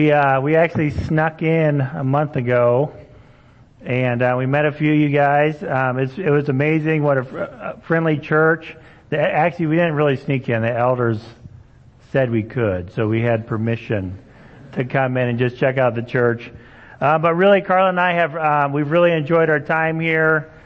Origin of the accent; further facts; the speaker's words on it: Indonesia; moved away; also born or lived in Kellogg, Idaho, United States; I was born in Kellogg, Idaho. And when I was 2 months old, my parents went to Indonesia to be missionaries. So from 1979 to 1995, my parents were missionaries in Indonesia.